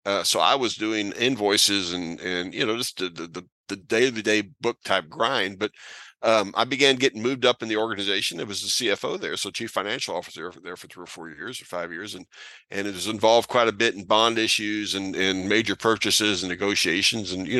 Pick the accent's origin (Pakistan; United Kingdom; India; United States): United States; St. Louis, Missouri; So I grew up in St. Louis.